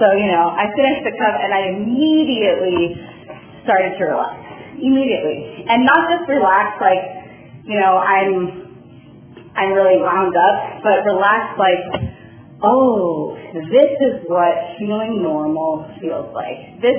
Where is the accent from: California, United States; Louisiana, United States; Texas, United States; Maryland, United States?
California, United States; I was coming from California, going to the Midwest.